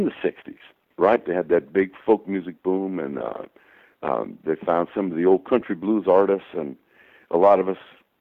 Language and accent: English; United States; I'm an American musician.